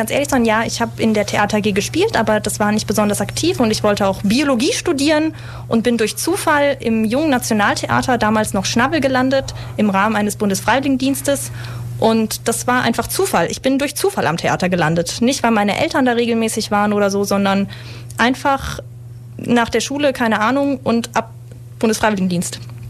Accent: Mannheim, Baden-Württemberg, Germany; ich bin auf dem Waldhof groß geworden. Den kennen wahrscheinlich viele, 68305. Und ich fand das toll. Ich bin im Waldhof auch im Brennpunkt zur Grundschule gegangen

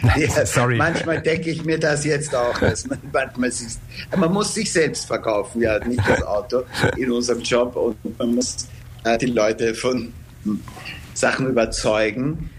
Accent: Lower Austria, Austria; born there; moved away as an adult; also born or lived in Vienna; Ja, ich bin so 45 Kilometer nordöstlich von Wien geboren.

